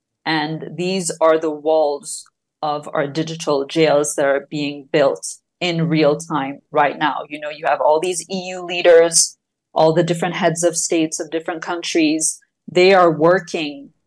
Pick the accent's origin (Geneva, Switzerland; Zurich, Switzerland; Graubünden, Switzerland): Geneva, Switzerland; from Geneva, my hometown, on the ground.